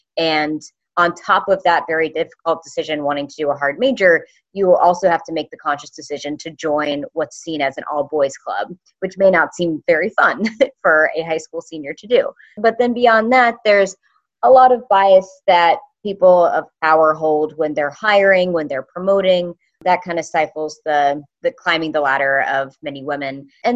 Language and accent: English; West Virginia, United States; So I'm from West Virginia. West Virginia is a wonderful, beautiful place, and I'm very thankful that I grew up there.